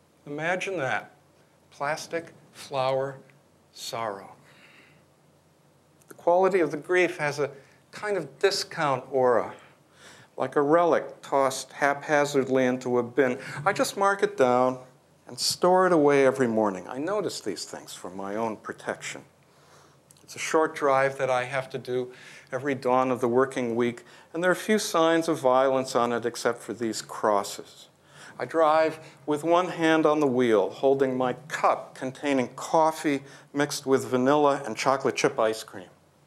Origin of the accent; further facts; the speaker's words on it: Midwest, United States; And since I'm a Midwesterner, a tornado.